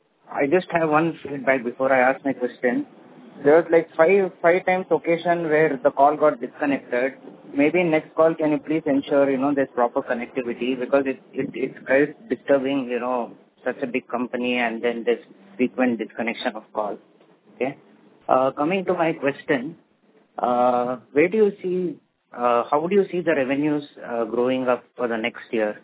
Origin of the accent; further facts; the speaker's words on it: Bangalore, Karnataka, India; Now, I'm basically from Bangalore